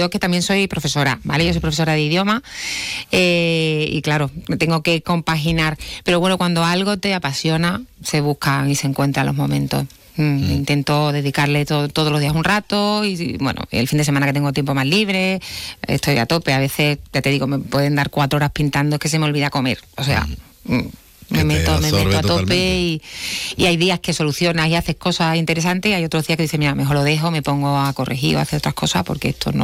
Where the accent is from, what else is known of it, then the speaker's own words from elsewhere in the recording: Jerez de la Frontera, Andalusia, Spain; Jerez, para mí, yo soy jerezana, es mi tierra